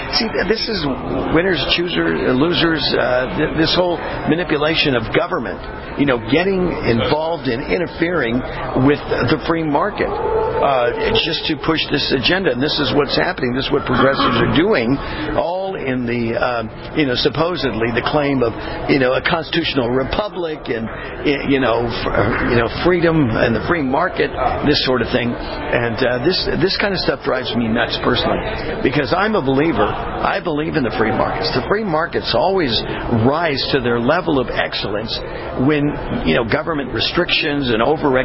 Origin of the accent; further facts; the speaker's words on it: California, United States; I was born and raised in California. We got major problems in California